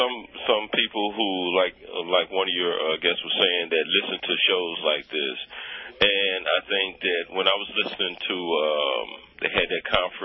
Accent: United States; I've been in the service and stuff, and I'm an American.

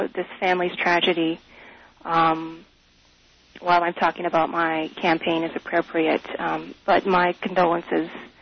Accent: United States; But I'm Irish-American, and I'm the daughter of a twice-decorated Vietnam War veteran.

